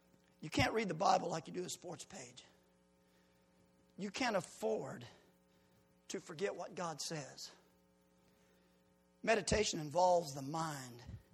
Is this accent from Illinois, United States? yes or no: yes; Decatur, Illinois, United States; I'm a city boy. Born and raised in Decatur, Illinois.